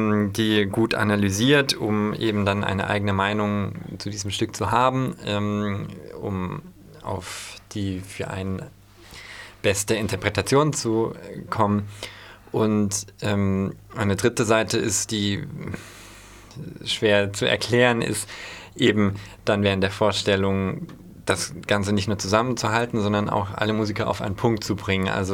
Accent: Stuttgart, Baden-Württemberg, Germany; Ich bin aufgewachsen in Stuttgart, komme nicht aus einem Musikerelternhaus

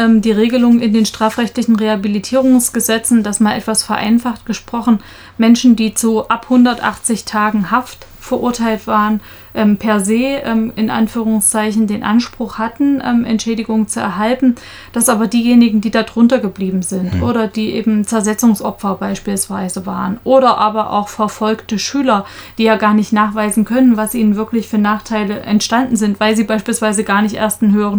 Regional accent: Germany; ich bin auch in der DDR groß geworden

